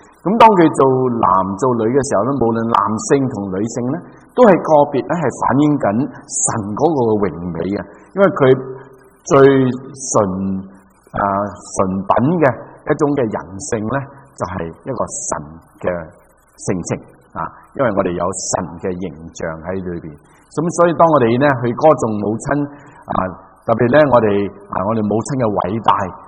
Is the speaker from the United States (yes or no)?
no; China